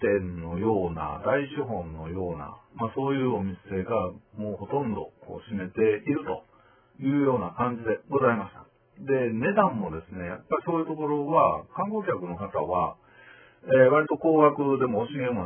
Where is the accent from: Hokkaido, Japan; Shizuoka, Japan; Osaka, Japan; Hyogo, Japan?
Osaka, Japan; ああ、やっぱりこう、生まれ育った街というのはね、いいものかな、というふうに思います。